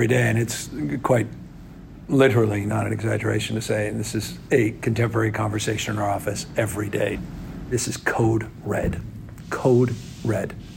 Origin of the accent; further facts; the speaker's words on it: California, United States; I can at least express as a Californian, not passively any longer.